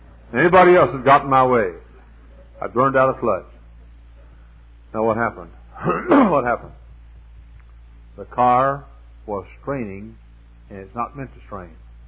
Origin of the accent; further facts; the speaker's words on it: Texas, United States; I wanted to live in Texas. I was born and reared in the Holy Land right between Dallas and Fort Worth.